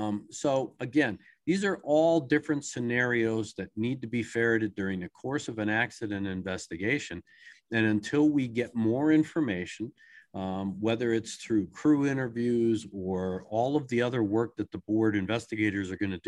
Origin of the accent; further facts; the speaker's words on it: Maryland, United States; It wasn't that far away. I grew up in Maryland.